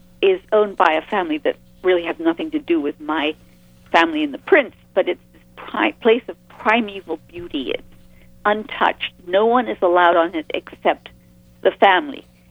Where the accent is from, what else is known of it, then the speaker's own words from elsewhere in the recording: England, United Kingdom; I grew up in an England that was very different from the England that exists now.